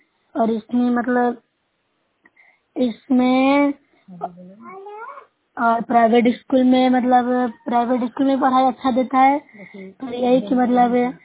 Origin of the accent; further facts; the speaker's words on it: Bihar, India; मैं नूरसा ब्लॉक से हूँ, जिला नालंदा की निवासी हूँ।